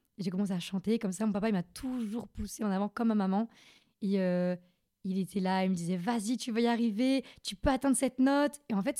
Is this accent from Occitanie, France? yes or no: no; Lyon, Auvergne-Rhône-Alpes, France; born there; Alors, je suis née à Lyon. Je suis une Lyonnaise.